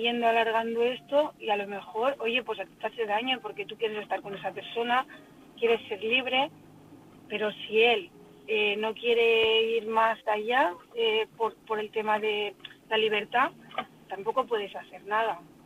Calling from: Barcelona, Catalonia, Spain; de Barcelona.

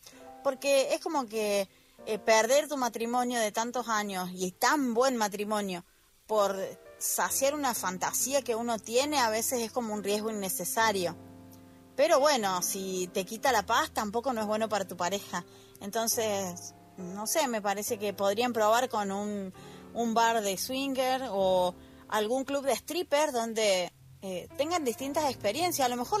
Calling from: Argentina; desde Argentina

